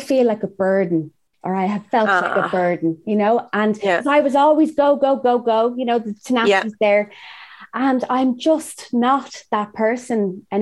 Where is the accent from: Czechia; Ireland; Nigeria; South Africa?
Ireland; now in Los Angeles, United States; It's LA. It's done. I'm from Ireland. I'm not used to this weather.